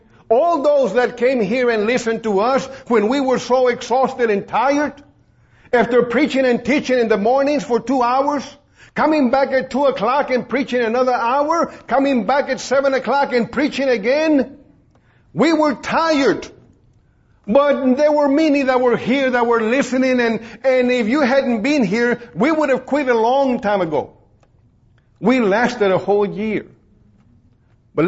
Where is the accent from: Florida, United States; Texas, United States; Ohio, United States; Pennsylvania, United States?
Texas, United States; born there; I said, I'm Hispanic. I'm an American born here in Texas, but I speak Tex-Mex.